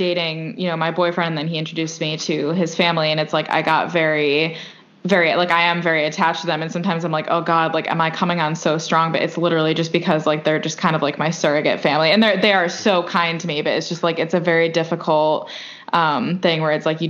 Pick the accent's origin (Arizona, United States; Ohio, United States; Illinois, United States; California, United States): Illinois, United States; Chicago; I am from America and particularly from Chicago.